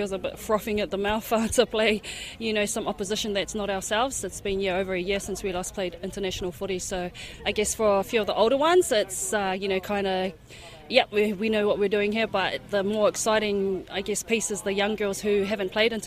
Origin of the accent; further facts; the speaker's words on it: Auckland, New Zealand; No, and I'm born and bred in Auckland